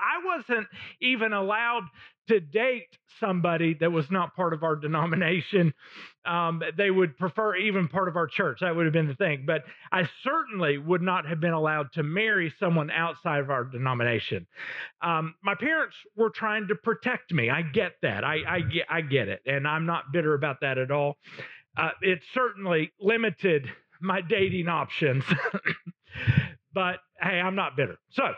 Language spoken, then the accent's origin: English; Little Rock, Arkansas, United States; I grew up in Little Rock, and I wasn't really allowed to go to church with any of my friends.